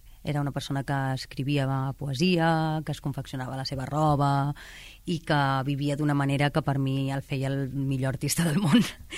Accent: El Prat de Llobregat, Catalonia, Spain; perquè sóc del Prat i perquè, com estava tan interessada en el teatre i tenia algunes amigues que anaven

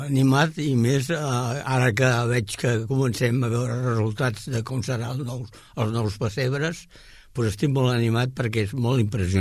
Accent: Barcelona, Catalonia, Spain; born there; vaig néixer a Barcelona, a la Sagrera. Llavors, vaig néixer el 33

